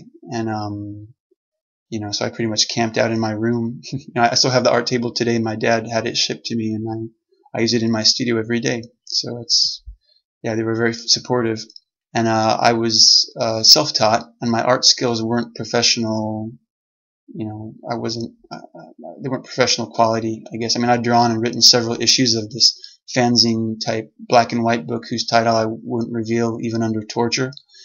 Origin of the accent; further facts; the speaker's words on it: Arizona, United States; also born or lived in California; Anyway, I was born in California and grew up in Arizona.